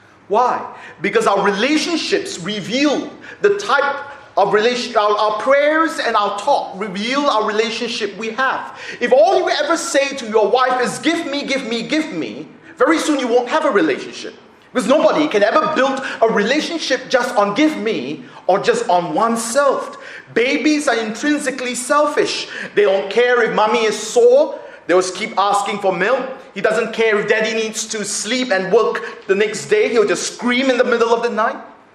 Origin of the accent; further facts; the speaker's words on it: Singapore; knowing that we're from Singapore and we loved our food as spicy.